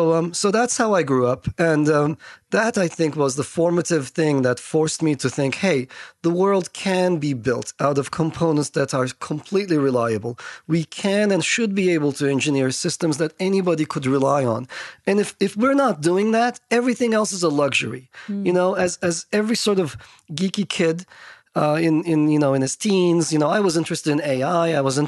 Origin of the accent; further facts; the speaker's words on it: Istanbul, Turkey; I grew up in Turkey and I grew up in a country where, you know, everything is done and everything is well done